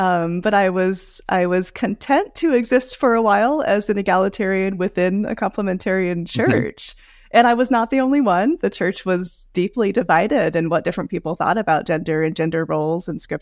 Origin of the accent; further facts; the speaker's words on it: Seattle, Washington, United States; So I was raised in the Seattle area in a church where women served and led freely as pastors and elders